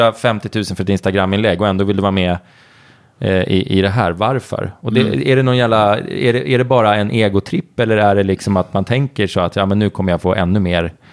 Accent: Norrtälje, Stockholm County, Sweden; Nej, jag är Norrtälje, alltså rospigg.

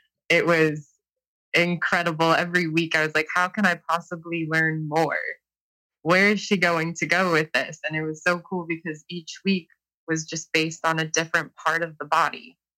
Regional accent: Toledo, Ohio, United States; I'm from Toledo, Ohio.

